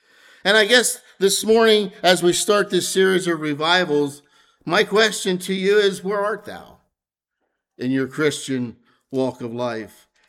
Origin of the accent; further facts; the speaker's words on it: Pennsylvania, United States; moved away as an adult; now in Franklin County, United States; But I'm imported from Lancaster County in 1989 to Franklin County when I married my beautiful wife, Melody.